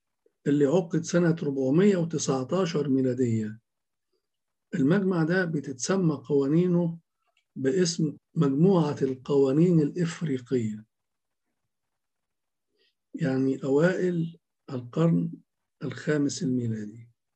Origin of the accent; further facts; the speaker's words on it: Egypt; عندنا في مصر بالذات